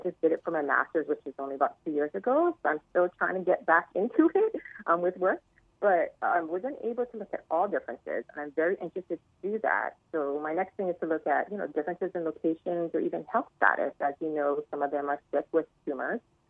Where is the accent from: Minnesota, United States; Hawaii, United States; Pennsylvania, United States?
Hawaii, United States; But also being born and raised in Oahu, I've always been fascinated by seeing the sea turtles swimming in the ocean.